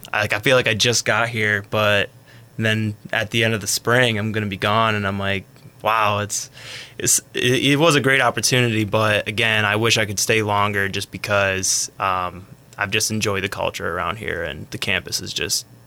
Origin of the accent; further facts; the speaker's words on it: White Cloud, Michigan, United States; moved away as an adult; I'm from Michigan originally, White Cloud. I'm about 4.5 hours north of here, so it's quite the hike. But, went to college in Michigan, came down here